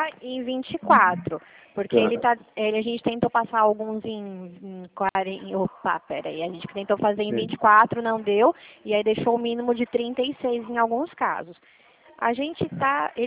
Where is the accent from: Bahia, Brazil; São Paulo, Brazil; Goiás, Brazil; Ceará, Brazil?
São Paulo, Brazil; Dracena; Eu sou aqui de Dracena. A minha central fica, a minha agência fica. Sou aqui do interior.